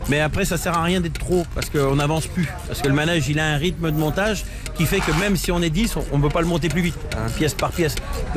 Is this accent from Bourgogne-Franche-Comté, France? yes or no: yes; Bourgogne-Franche-Comté, France; Moi je suis originaire du Jura